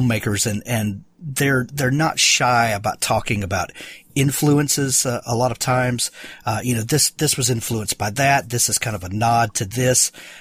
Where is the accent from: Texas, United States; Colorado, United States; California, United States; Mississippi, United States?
Mississippi, United States; I'm from Mississippi, and I think there's a lot of similarities in that our state is very green, very lush